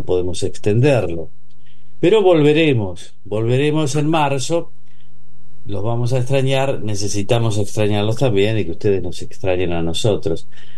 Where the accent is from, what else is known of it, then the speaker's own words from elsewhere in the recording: Argentina; Siempre hemos reflexionado cómo somos los argentinos, somos estos, somos aquellos.